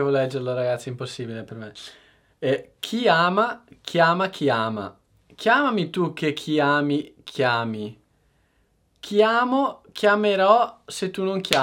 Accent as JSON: {"language": "Italian", "town": "Brescia", "region": "Lombardy", "country": "Italy", "said": "io sono di Brescia"}